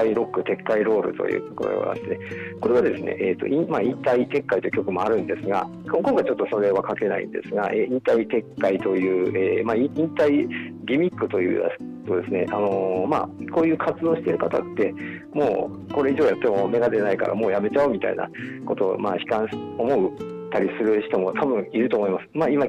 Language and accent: Japanese; Abiko, Chiba, Japan; now in Tokyo, Japan; 出身はもともと千葉県なんですが、我孫子市に住んでましたんで、茨城にも非常に近いというか、まあ、常磐線一本でつながってるんですけど、今も常磐線沿線の東京になるんですが、亀有駅の近くに住んでいる